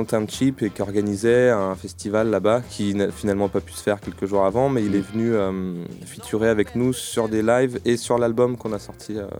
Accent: France; quand je leur dis que je suis français, ils font ah ouais, d'accord, c'est ça.

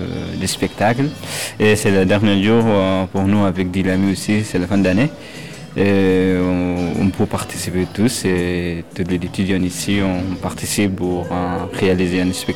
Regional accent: Sudan; je viens de Soudan, j'ai 20 ans.

